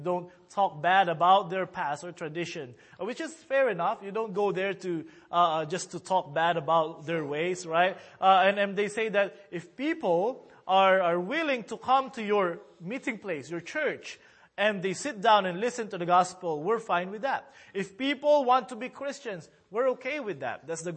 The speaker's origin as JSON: {"language": "English", "country": "Cambodia", "tie": "born or raised there", "said": "growing up in Cambodia, the Lord has taught us a lot of things. First of all, I praise the Lord that the Lord has helped us to learn the language. Me and my sisters, we speak the language fluently. We can read it and write."}